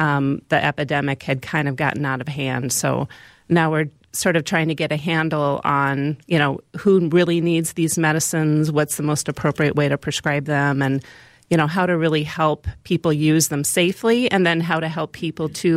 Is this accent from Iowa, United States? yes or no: yes; Van Horn, Iowa, United States; I grew up in a small town in Iowa, Van Horn, Iowa, population about 600 these days.